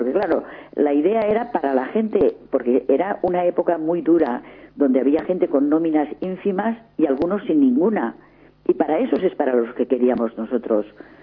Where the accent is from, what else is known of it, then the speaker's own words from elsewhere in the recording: Valencia, Valencian Community, Spain; será porque soy de Valencia, en esos trajes de valenciana con muchos colores